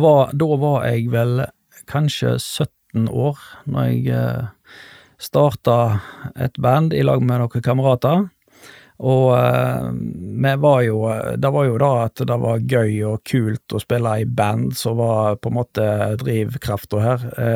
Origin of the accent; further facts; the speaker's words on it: Stord, Vestland, Norway; ja, jeg er født og oppvokst på Stord, så jeg er nest yngst i en søskenflokk på 4.